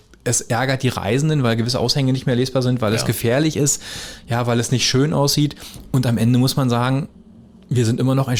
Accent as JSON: {"language": "German", "town": "Beeskow", "region": "Brandenburg", "country": "Germany", "tie": "born or raised there", "also_born_or_lived": "Frankfurt (Oder)", "said": "Ich bin geboren in Frankfurt, oder? Also ich komme aus der Gegend und bin aufgewachsen in Beeskow und wohne auch noch bei Beeskow."}